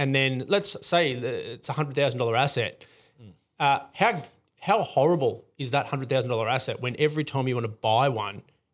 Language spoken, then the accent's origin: English; Drouin, Victoria, Australia; I'm here and I'm from Druin.